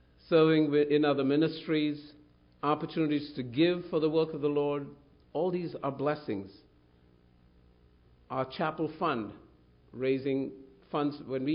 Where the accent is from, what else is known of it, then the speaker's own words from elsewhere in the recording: Chicago, Illinois, United States; when I go to India and tell people that I'm from Chicago, they always are amazed that I'm alive still.